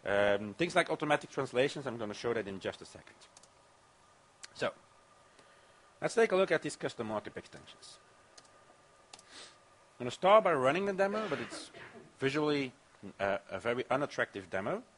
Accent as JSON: {"language": "English", "country": "Belgium", "second_language": "English", "said": "I'm coming from Belgium, so we don't quite know which language that we have to use. So most applications need to be at least bilingual."}